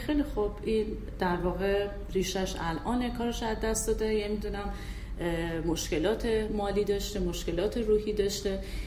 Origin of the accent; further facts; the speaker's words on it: Iran; به عنوان یک ایرانی برحال استرس و استراب و افسردگی جزء مسائل روزمره هستش